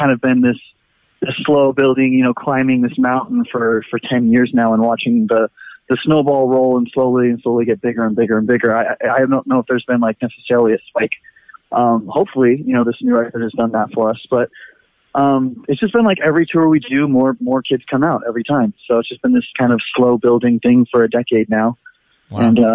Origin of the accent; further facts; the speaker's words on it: San Francisco, California, United States; I mean, we're from San Francisco and we draw more in like probably 15 different cities across the country than we do in our hometown.